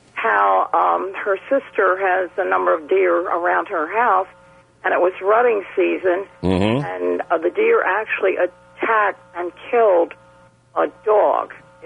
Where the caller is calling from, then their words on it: Pasadena, United States; Pasadena.